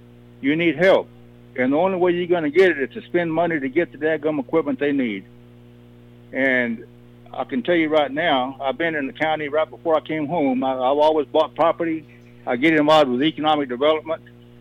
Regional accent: Brady, Texas, United States; moved away; I grew up in Brady. Brady, when I left here in 1973, was a very nice community, low crime, good place to live, a lot of business. I came back home nearly 30 years later

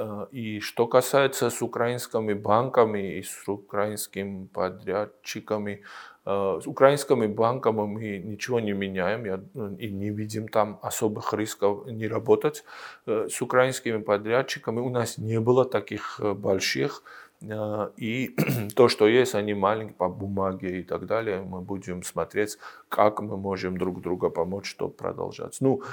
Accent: Georgia; Да, вот, допустим, я сам из Грузии.

